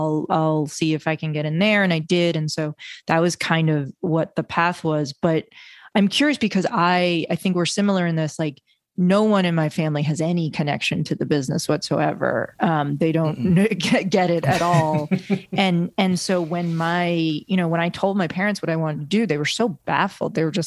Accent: Milton, Massachusetts, United States; I grew up right outside Boston, Milton, Massachusetts.

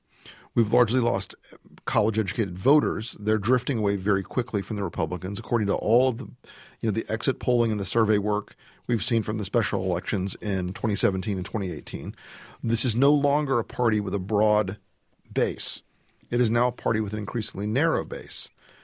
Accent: Florida, United States; I grew up doing campaigns in Florida, which is the classic purple state.

